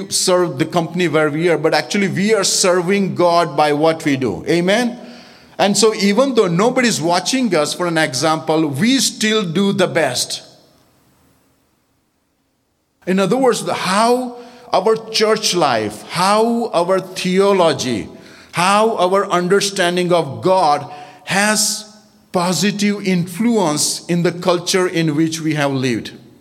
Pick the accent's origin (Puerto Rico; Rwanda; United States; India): India; I come from India.